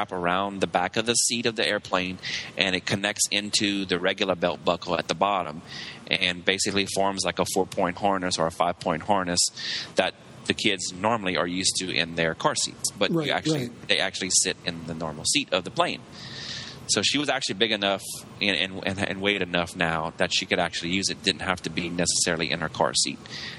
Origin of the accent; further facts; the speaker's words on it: Lafayette, Louisiana, United States; we're from Louisiana. We don't have a major hub, so basically we have to use the pond jumper planes for Delta or for United. So it's either, like for us, it was United from here, from Lafayette to Houston